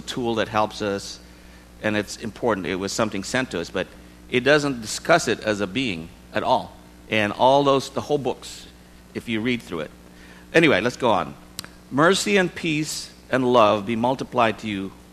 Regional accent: Philippines; English is a second language; So I'm Filipino.

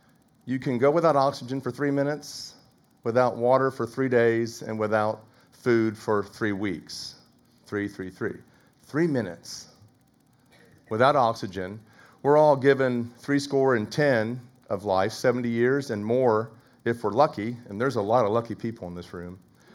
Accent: Overland Park, Kansas, United States; it was in my hometown area, Overland Park.

